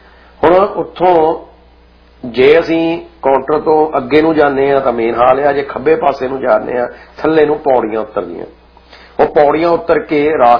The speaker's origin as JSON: {"language": "Punjabi", "region": "Punjab", "country": "India", "moved": "yes", "said": "ਫਿਰ ਹੁਣ ਦੂਜਾ ਇਹ ਆ ਕਿ ਅਸੀਂ ਸਾਰੇ ਪੰਜਾਬ ਤੋਂ ਆਏ ਹਾਂ"}